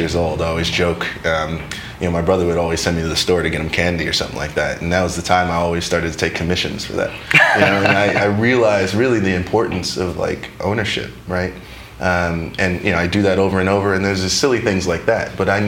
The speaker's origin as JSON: {"language": "English", "town": "Queens", "region": "New York", "country": "United States", "tie": "born or raised there", "said": "Queens, New York, born and raised. Yeah, my family's still there right now."}